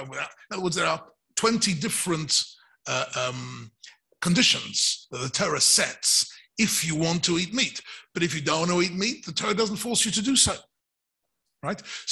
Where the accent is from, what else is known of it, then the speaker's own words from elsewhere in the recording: England, United Kingdom; like I'm British, right? So in England, we've got a queen, right?